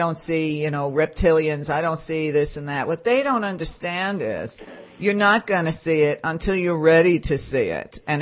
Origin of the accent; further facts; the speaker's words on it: Brooklyn, New York, United States; I'm not as nice as you, and I am from Brooklyn.